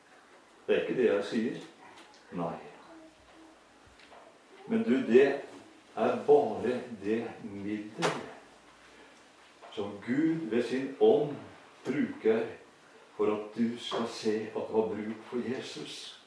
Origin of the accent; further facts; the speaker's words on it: Sandefjord, Vestfold, Norway; Jeg var guttunge, da hadde vi en lek hjemme i Sandefjord.